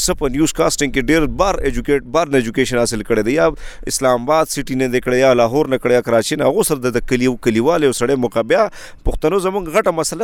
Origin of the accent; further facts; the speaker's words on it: Pakistan; نو ما بالکل زه د پاکستان یم